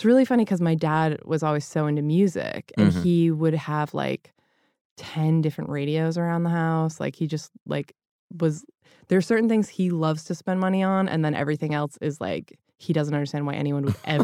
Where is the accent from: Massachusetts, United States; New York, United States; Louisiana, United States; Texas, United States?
Massachusetts, United States; Lynnfield; I grew up in Lynnfield, Massachusetts, which is like 20 minutes north of Boston.